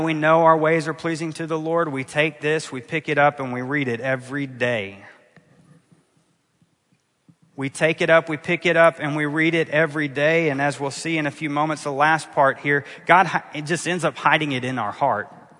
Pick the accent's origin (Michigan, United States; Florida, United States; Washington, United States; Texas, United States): Texas, United States; Houston; I am from Houston, Texas, and let me just say this is not to be taken as health and wealth.